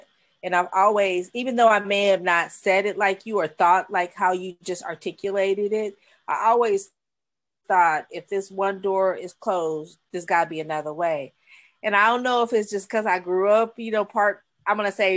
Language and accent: English; California, United States; South, people think of us Californians as quite different.